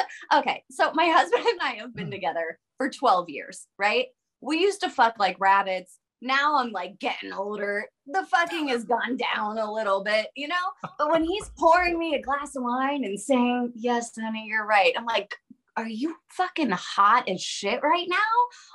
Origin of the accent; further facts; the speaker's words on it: Pittsburgh, Pennsylvania, United States; I had so many friends at Heinz Field because I'm from Pittsburgh